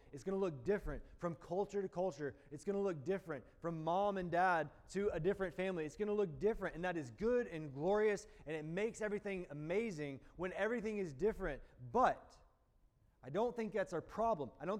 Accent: Deep South, United States; It's a long-standing pattern where I'm from the Deep South, like good old America, whatever.

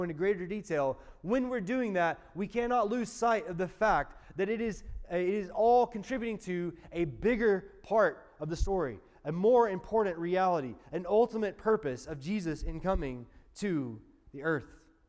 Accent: Talladega, Alabama, United States; Now, I grew up in Talladega, Alabama, about 5 miles from the racetrack.

